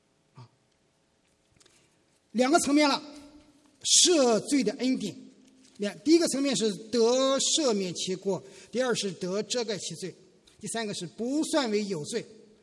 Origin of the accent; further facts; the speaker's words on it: China; 对我们今天的在来自于中国大陆的绝大多数的基督徒来说，因为我们成长在无神论的环境，从小受的是辩证唯物主义的教育，受的是达尔文进化论的教育